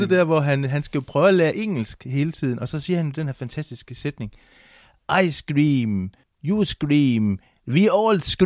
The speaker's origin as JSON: {"language": "Danish", "town": "Aarhus", "region": "Central Denmark Region", "country": "Denmark", "tie": "born or raised there", "said": "men der var i Aarhus, hvor jeg voksede op, der var der en dame"}